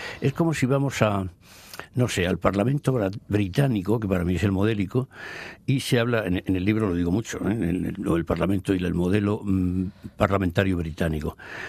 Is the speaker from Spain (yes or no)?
yes; Cartagena, Region of Murcia, Spain; soy del cantón de Cartagena, o sea que más independencia imposible.